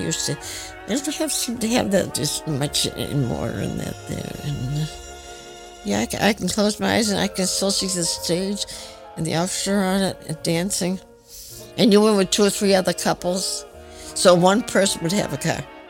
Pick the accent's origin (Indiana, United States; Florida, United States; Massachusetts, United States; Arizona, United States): Massachusetts, United States; Quincy; born there; I was born in Quincy, Massachusetts, September 17, 1919. Both of my parents were Norwegian